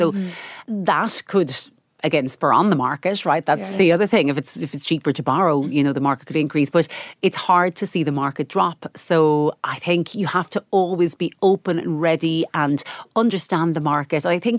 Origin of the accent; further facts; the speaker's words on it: Ireland; Because we're, as an Irish consumers, we're so bad at switching, right?